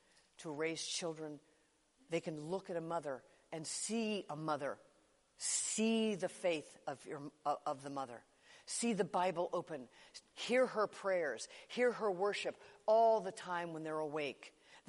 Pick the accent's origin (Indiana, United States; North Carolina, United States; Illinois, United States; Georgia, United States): Illinois, United States; Chicago; I mean, I grew up in Chicago in the 1960s.